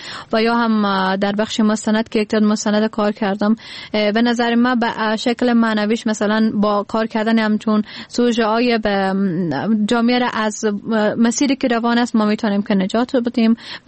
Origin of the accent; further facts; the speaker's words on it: Badakhshan, Afghanistan; born there; من در بدخشان متولد شدیم و زادگاهم بدخشان است.